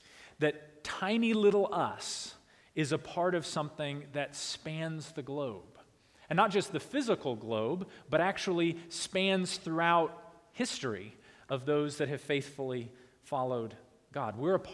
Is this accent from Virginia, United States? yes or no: yes; Virginia, United States; I'm from Northern Virginia, and anytime I try to say y'all, you all remind me that I still do not know how to say that word correctly